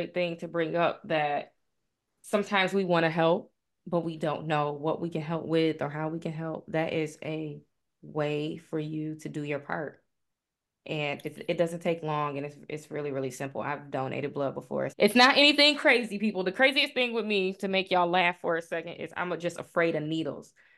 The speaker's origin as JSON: {"language": "English", "region": "Michigan", "country": "United States", "accent": "Michigan", "said": "And look at my Michigan accent coming out."}